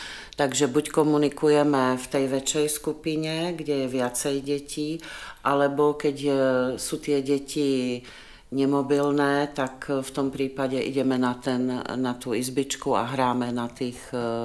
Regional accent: Prešov, Prešov Region, Slovakia; now in Prague, Czech Republic; Pôvodom som zo Slovenska, z východného Slovenska. Narodila som sa v Prešove. Život ma posunul ďalej a dostala som sa do Prahy na divadelnú akadémiu. Takže tým pádom som potom zostala v Prahe.

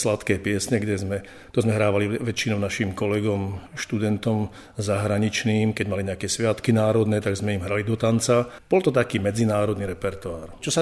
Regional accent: western Slovakia, Slovakia; pretože sme zo západného Slovenska

